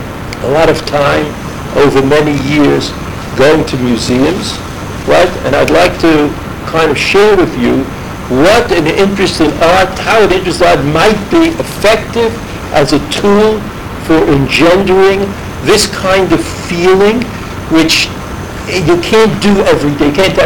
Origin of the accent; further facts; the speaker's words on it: New York, United States; since I'm from New York, automatically prejudiced me against him, right?